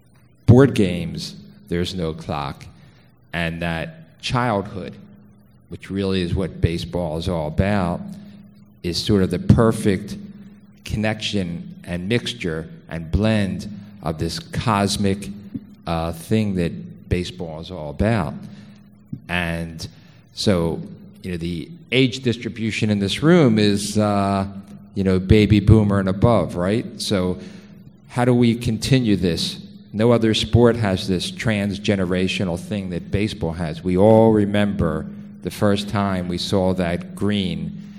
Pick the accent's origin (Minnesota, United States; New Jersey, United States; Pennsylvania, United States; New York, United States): Pennsylvania, United States; Philadelphia; Welcome to Philadelphia, my hometown, and I hope you're enjoying it.